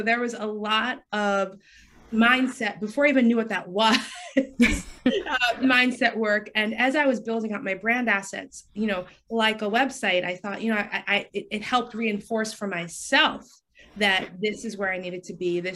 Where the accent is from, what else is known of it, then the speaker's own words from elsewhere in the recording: New York, United States; also born or lived in Montego Bay, Jamaica; So I was born in Montego Bay, Jamaica, brought to New York as a child, and I watched my parents become business owners